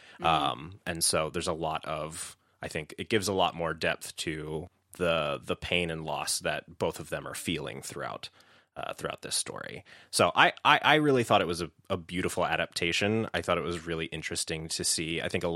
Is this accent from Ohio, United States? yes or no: no; Chicago, Illinois, United States; from Chicago, and I was not a comic book person as a kid.